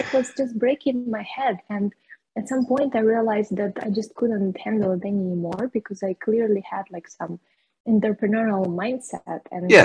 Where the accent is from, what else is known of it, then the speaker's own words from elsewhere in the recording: Russia; English is a second language; moved away as an adult; now in Cyprus; Because I moved from my hometown in Russia to Cyprus. It was already like exactly 6 years ago.